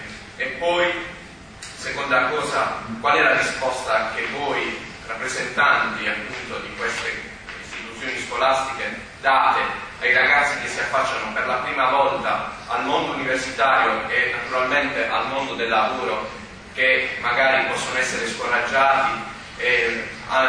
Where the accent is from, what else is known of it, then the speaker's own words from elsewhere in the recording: Bari, Apulia, Italy; now in Padua, Italy; io sono una matricola, vengo da Bari, vicino Bari